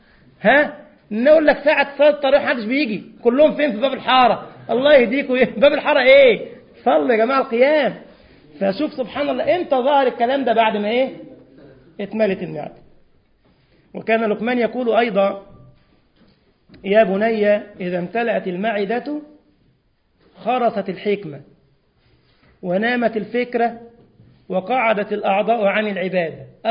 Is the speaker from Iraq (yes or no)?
no; Egypt; انما احنا عندنا في مصر اسمها فرخه عادي يعني.